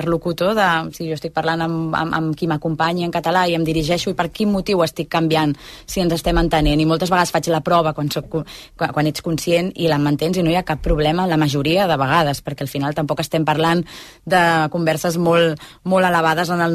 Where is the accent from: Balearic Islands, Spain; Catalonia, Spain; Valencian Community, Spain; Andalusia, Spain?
Catalonia, Spain; Jo, la veritat és que jo la meva llengua és el català. És veritat que a casa és molt bilingüe